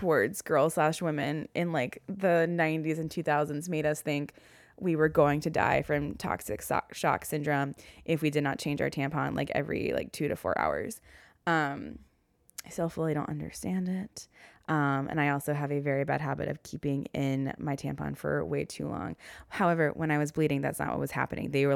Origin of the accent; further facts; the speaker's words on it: the South, United States; accent: southern; my southern accent came out.